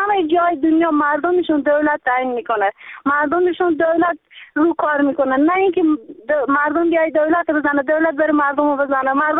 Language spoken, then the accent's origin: Persian; Afghanistan; now in Iran; آقا ما تو ایرانیم، اگه ما کشور داریم چرا ما تو ایرانیم؟ اگه ما افغانی بر هم تو کشور خودمون باشیم